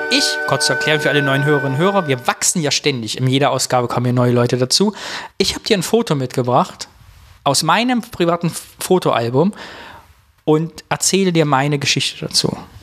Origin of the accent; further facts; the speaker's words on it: Harz, Germany; Keine Menschen. So ist das, keine da, wo ich herkomme, aus dem Südharz. Man sieht wenig Menschen auf der Straße.